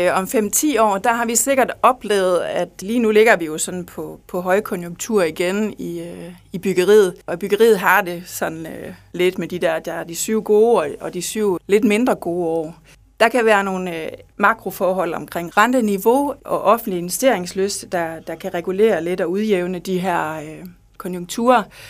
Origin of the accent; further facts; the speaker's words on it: Skive, Central Denmark Region, Denmark; at vi kommer fra Skive af